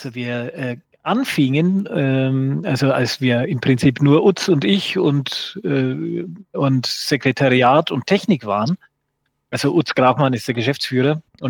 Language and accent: German; Bavaria, Germany; accent: Franconian; wenn ich als Franke versuche, Hochdeutsch zu sprechen.